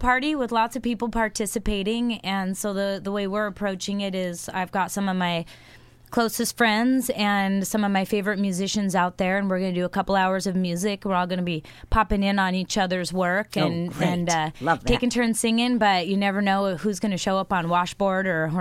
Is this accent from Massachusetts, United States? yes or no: no; Brush Prairie, Washington, United States; born there; I was born in Brush Prairie, Washington.